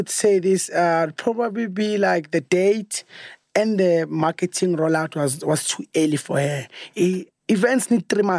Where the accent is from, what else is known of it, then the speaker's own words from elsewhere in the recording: Tembisa, Gauteng, South Africa; I'm from Timbiso.